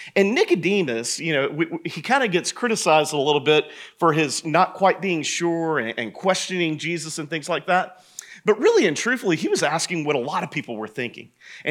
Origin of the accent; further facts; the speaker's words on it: Macon, Georgia, United States; where I'm from Macon originally, because nobody knows those places. So you just say Atlanta.